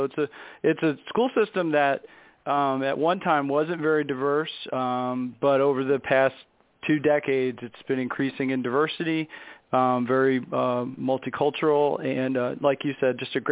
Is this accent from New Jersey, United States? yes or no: yes; Bordentown, New Jersey, United States; now in Virginia, United States; I grew up about 30 minutes from Philadelphia. I'm an avid Eagles fan. I grew up